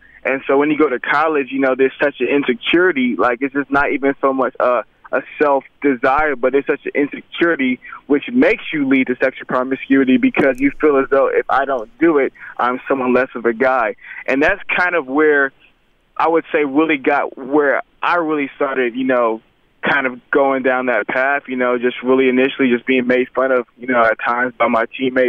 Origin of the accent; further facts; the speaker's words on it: Atlanta, Georgia, United States; also born or lived in New York; My dad is actually Muslim, so, you know, kind of, I grew up in New York and I grew up in Atlanta. Obviously, Atlanta's the best city in the world